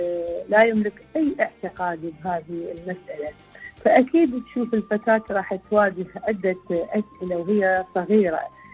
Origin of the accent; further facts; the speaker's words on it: Netherlands; من هولندا.